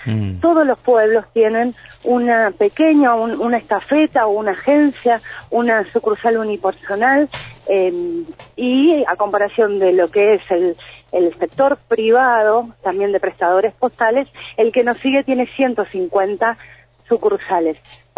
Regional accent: Argentina; somos todos argentinos.

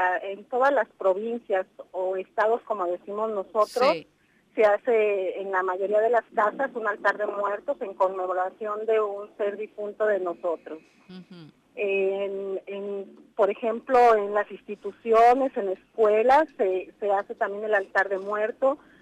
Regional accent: Aguascalientes, Mexico; Soy de Aguascalientes, le llaman el corazón de México. Es una provincia pequeña, pero muy industrializada.

